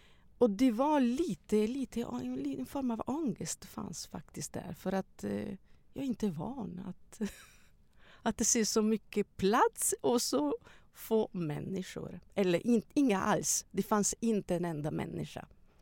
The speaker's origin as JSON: {"language": "Swedish", "country": "Italy", "second_language": "Swedish", "moved": "yes", "lives_now": "Sweden", "said": "när jag säger att jag kommer från Italien, vad härligt Italien, men hur kunde du flytta hit till det tråkiga Sverige"}